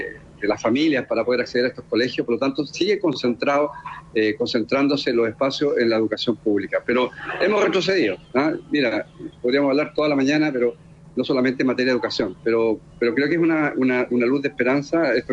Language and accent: Spanish; Chiloé, Los Lagos, Chile; Yo te diría que aquí en esta región yo soy de Chiloé, estudié aquí en la región